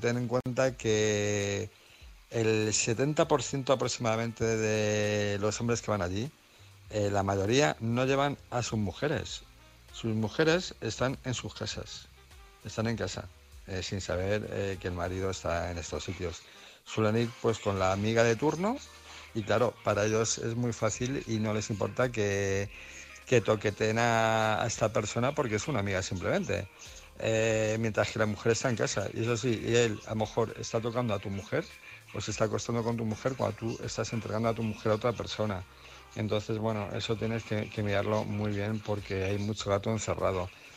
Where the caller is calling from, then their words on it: Madrid, Community of Madrid, Spain; de Madrid.